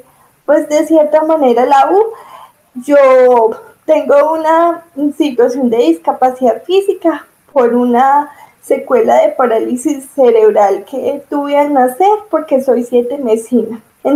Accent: Viterbo, Caldas, Colombia; Soy del municipio de Viterbo, Caldas. Aquí nací, aquí he vivido toda la vida.

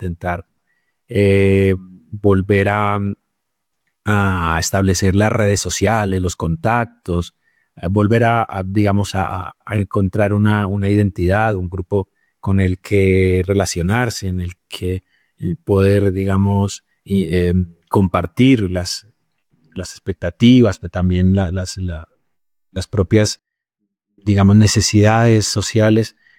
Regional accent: Colombia; moved away as an adult; now in Spain; yo soy un migrante colombiano en España desde hace 15 años y en 2008 cuando llegué a España

